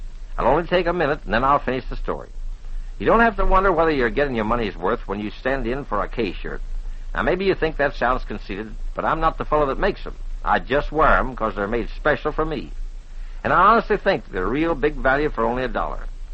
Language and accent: English; Mission, Texas, United States; Mission, Texas, it was, my hometown.